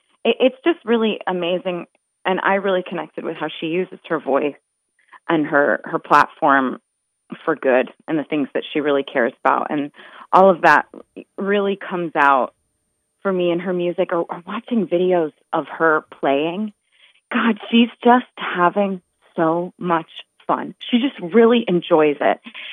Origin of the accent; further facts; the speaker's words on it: Midwest, United States; I'm a Midwesterner. I'd never even been to New England before I met him.